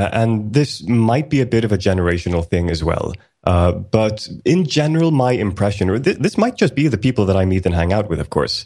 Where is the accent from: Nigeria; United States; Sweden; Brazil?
Sweden; if I'm abroad and I say I'm from Sweden, and they're like, oh, with the cuckoo clocks and the chocolate. No.